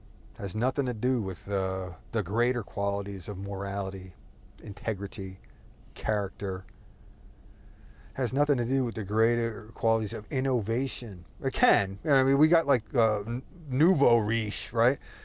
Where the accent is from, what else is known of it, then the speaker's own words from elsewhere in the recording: Texas, United States; accent: Texas; I'm a Texan. Yeah, I got Texas accent. I got Southern accent. I got hillbilly accent. I also got Jersey accent, you know?